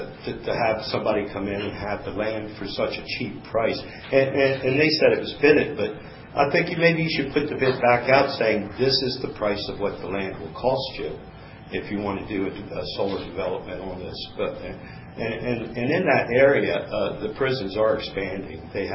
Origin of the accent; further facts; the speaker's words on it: Hagerstown, Maryland, United States; I'm from Hagerstown, Maryland.